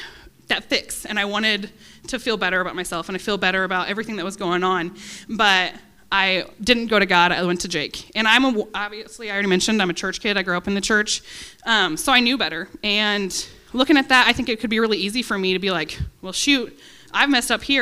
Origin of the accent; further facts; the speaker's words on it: Illinois, United States; we are from Illinois, and we've made a lot of mistakes there.